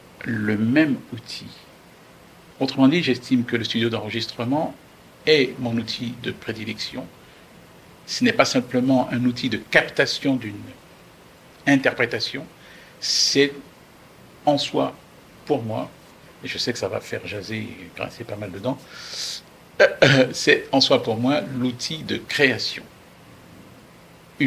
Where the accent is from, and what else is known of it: Benin; born or raised there; also born or lived in France